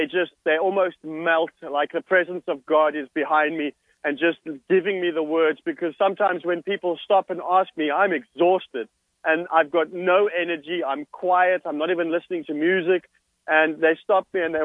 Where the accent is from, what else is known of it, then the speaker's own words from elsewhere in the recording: South Africa; I didn't own anything ready and prepared for winter because I'm from South Africa, you know.